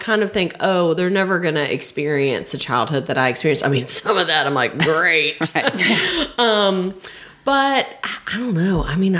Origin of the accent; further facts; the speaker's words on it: Boston, Georgia, United States; So I tell people I'm from Thomasville, but I'm really from Boston, Georgia.